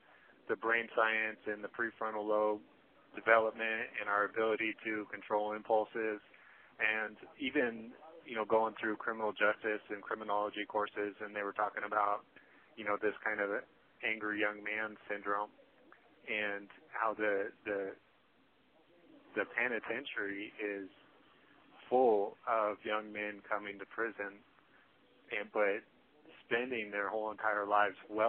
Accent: Seattle, Washington, United States; I grew up in Seattle. I basically lived in Seattle my whole entire life until my arrest at the age of 18.

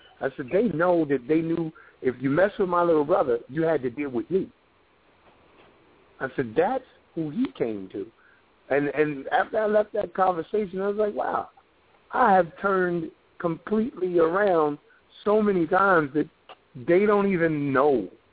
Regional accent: New York City, New York, United States; we grew up in Spanish Harlem

